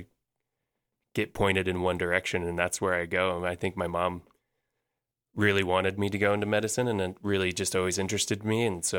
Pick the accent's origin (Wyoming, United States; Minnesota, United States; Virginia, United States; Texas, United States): Wyoming, United States; Gillette; I grew up in Gillette, Wyoming.